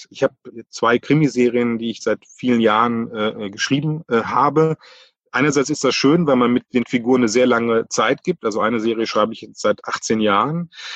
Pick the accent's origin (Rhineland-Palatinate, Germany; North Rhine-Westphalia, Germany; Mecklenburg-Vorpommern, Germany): North Rhine-Westphalia, Germany; Cologne; als Kölner